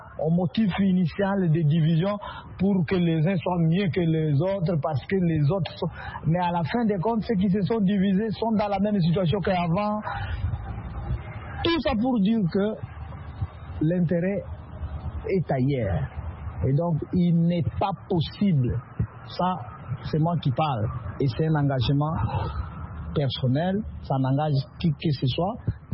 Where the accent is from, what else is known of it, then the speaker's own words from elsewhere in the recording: Kama, Maniema, DR Congo; quand j'étais chez nous au Maniema, à Kama, où j'étudiais aux humanités.